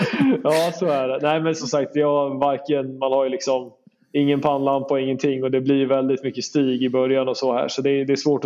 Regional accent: Sweden; Jag är ju ganska svensk med det här med att stå i kö och sånt där.

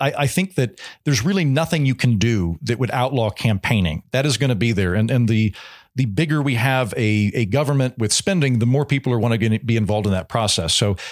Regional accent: Oklahoma, United States; As people in the show know, I'm from Oklahoma.

